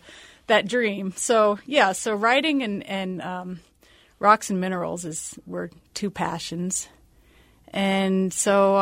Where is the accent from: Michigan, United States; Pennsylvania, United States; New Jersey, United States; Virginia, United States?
Virginia, United States; Fredericksburg; Well, I grew up in Fredericksburg, Virginia